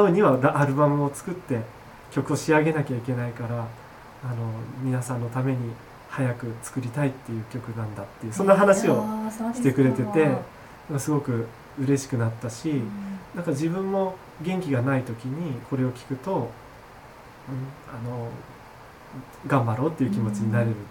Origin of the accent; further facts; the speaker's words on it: Chiba, Japan; 私千葉県出身なんですけども